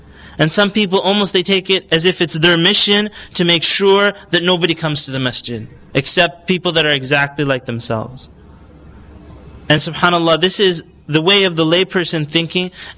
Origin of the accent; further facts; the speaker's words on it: Canada; even when I was younger and I grew up in Canada, anger is not proof.